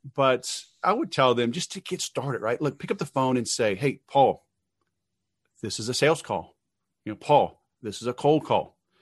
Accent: Louisiana, United States; I grew up in Louisiana originally, and English wasn't elective, but I still got through it.

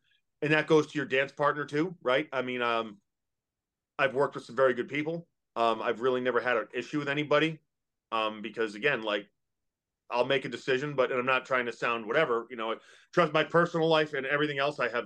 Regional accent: Massachusetts, United States; now in Kentucky, United States; I grew up in Massachusetts. Yeah, I live in Kentucky now, but grew up there

